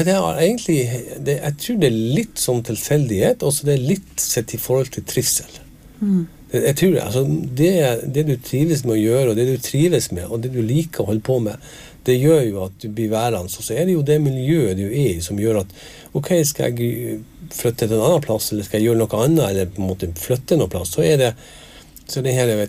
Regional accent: Alsvåg, Nordland, Norway; jeg kommer fra Alsvåg. Det et sted I Nordland fylke og I Vesterålen region. Og det en av de øyene som ligger ganske langt mot nord I Nordland fylke og på naboøy til Andøya og Andenes

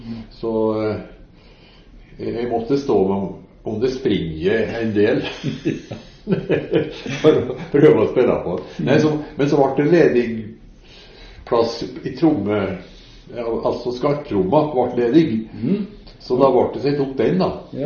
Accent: Heidal, Innlandet, Norway; Jeg er Gudbrandsdølen.

